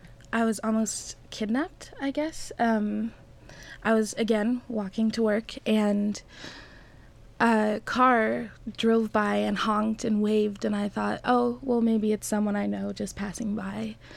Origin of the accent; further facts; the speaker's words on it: Colorado, United States; I was born and raised in Colorado, so I've never been to Africa